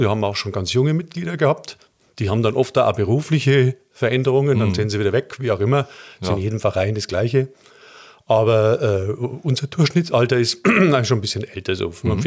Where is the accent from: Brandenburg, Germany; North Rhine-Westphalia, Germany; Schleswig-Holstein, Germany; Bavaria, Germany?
Bavaria, Germany; Ich bin zwar aus Oberbayern